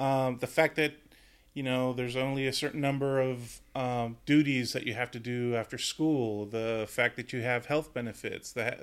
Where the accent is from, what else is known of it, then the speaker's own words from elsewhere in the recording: Tijuana, Baja California, Mexico; also born or lived in San Diego; So I was born here in San Diego, lived here, and then my parents moved to Tijuana for when I was maybe 5 or 6, somewhere around there. Mm. So I actually went to schoo